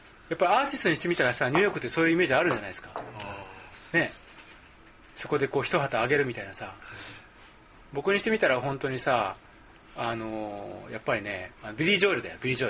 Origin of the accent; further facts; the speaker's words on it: Kansai, Japan; accent: Kansai dialect; now in Tokyo, Japan; で僕、関西から来たばっかりだったからさ、ね。その頃もう僕ずっと関西弁、僕もコテコテの関西人だから関西弁なんだよ。